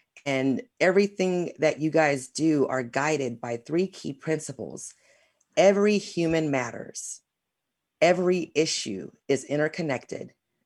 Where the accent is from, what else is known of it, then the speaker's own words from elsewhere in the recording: Los Angeles, California, United States; moved away as an adult; also born or lived in Omaha / Seattle; I grew up in Los Angeles in the big city. But we moved to Omaha when I was like 21. And then we ended up in Washington and I was in Seattle area for 13 years.